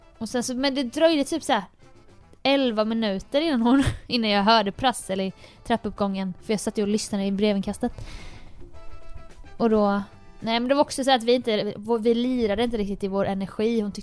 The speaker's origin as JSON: {"language": "Swedish", "town": "Jönköping", "region": "Jönköping County", "country": "Sweden", "said": "Så många gånger jag klättrat in genom olika fönster och klättrat på fasader och sånt hemma i Jönköping."}